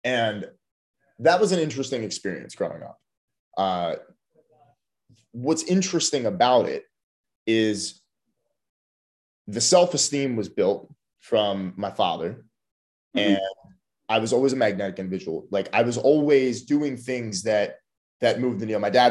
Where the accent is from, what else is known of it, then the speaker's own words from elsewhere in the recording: Philadelphia, Pennsylvania, United States; And I grew up in Philly where, you know, that was not a good recipe for making friends